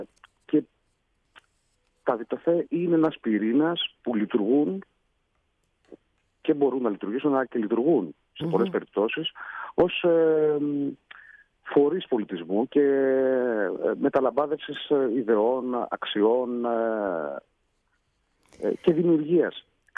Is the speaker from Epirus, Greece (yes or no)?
yes; Ioannina, Epirus, Greece; Εγώ μεγάλωσα στα Γιάννενα και αγαπάω πάρα πολύ τον τόπο μου.